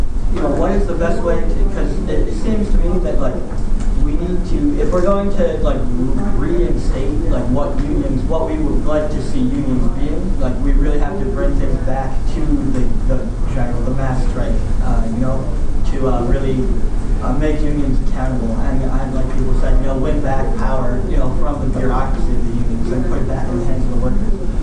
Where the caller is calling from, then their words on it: Rochester, New York, United States; from Rochester.